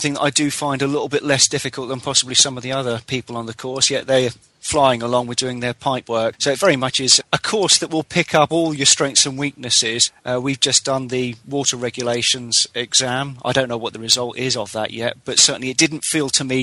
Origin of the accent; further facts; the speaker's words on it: Winchester, South East England, United Kingdom; I'm from Winchester.